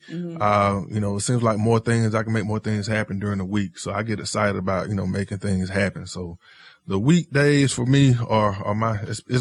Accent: Albany, Georgia, United States; I'm originally from Albany, Georgia, which is a small little city in Southwest Georgia, if you're familiar with the Georgia area.

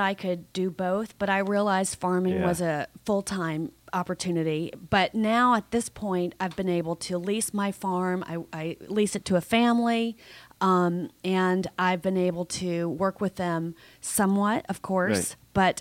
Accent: Arkansas, United States; moved away; also born or lived in Louisiana; Well, I'm from Arkansas. Then we moved to Louisiana right across the border.

